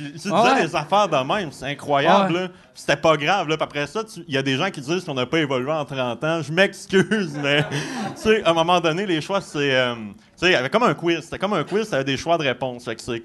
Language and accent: French; Cap-Chat, Quebec, Canada; j'ai étudié au Saguenay, mais je suis originaire de la Gaspésie, en okay. fait, à la base.